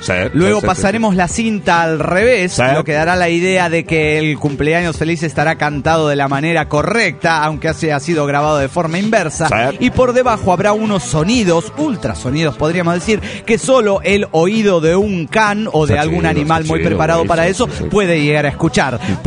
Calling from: Cárdenas, Tabasco, Mexico; de Cárdenas, Tabasco, México.

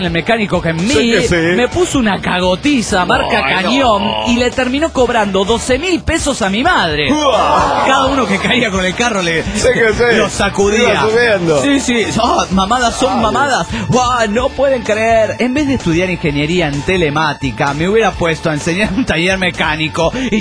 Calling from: Aguascalientes, Mexico; de Aguascalientes, México.

